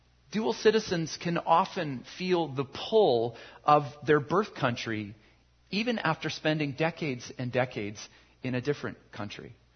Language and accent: English; Surrey, British Columbia, Canada; I myself was born in Canada as well. I was born in Surrey, British Columbia, Canada on June 17th, 1973. I'm as Canadian, I think, as one can be. I've lived all of my life here.